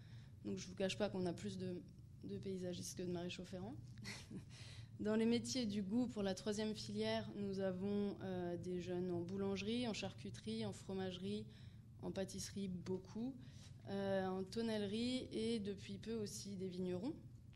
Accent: Grand Est, France; moi je viens d'Alsace, là je me retrouve ici, mais je suis passée par plein d'autres villes en France.

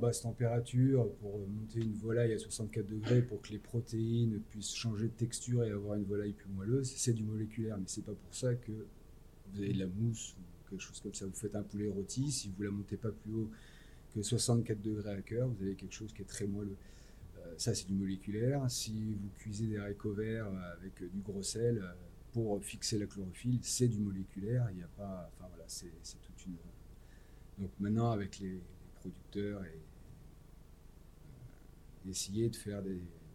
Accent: Bellac, Nouvelle-Aquitaine, France; Je suis originaire d'à côté de Bellac, et quand je retourne chez mes parents

